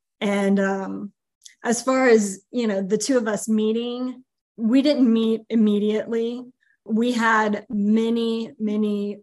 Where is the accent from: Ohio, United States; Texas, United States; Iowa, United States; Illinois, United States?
Texas, United States; I'm from Texas. We wear flip-flops 365.